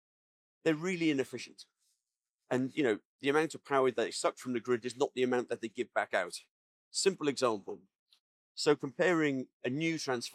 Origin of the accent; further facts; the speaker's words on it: England, United Kingdom; So if we take the NHS, I'm from England, see if I get this statistic right.